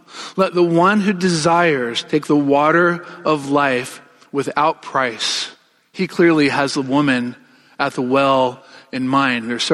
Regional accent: North Carolina, United States; I grew up in North Carolina, surrounded by the church, but having never really encountered Jesus himself.

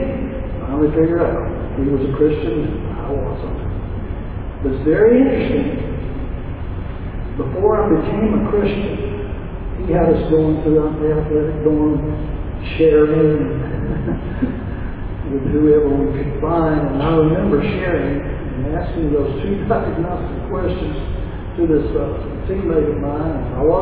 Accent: Mississippi, United States; But growing up in South Mississippi, kind of on the poverty level, I had six sisters and one brother.

